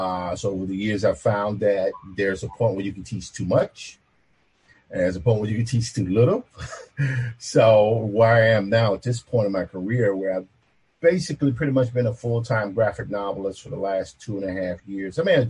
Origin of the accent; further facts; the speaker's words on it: Clarksdale, Mississippi, United States; also born or lived in Tupelo; although I was born in Tupelo, Mississippi, where … is from, at the age of one, myself and my three siblings, I have a twin brother and two older brothers, and my parents moved to Clarksdale, Mississippi